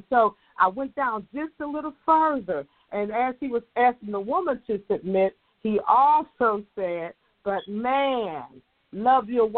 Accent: Atlanta, Georgia, United States; I'm from Atlanta, Georgia, and I thank you all for having this program today.

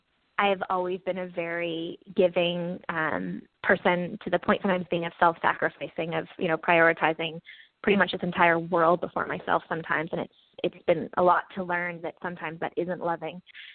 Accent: Sherwood Park, Alberta, Canada; I'm like a closet Sherwood Parkian. Like, I'm like always like ashamed of here. I grew up in Sherwood Park.

